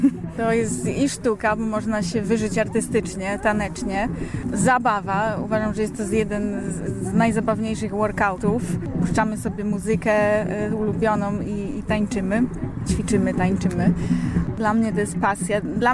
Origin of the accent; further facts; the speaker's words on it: Szczecin, West Pomeranian Voivodeship, Poland; urodzona i wychowana w Szczecinie. Od 6 lat podróżuje po świecie.